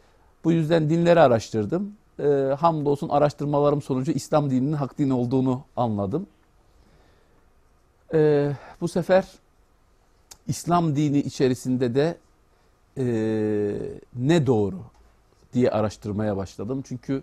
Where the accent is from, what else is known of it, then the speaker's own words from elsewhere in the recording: Adana, Turkey; 71 Adana doğumluyum. İlkokul, ortaokul, liseyi Adana'da okudum.